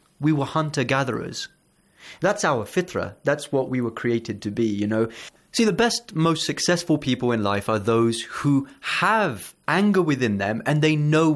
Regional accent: India; I'm originally from India as well

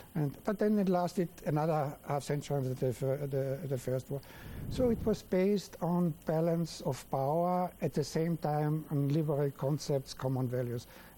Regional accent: Vienna, Austria; So one is, because I'm coming from Vienna, we had the Vienna Congress of 1815.

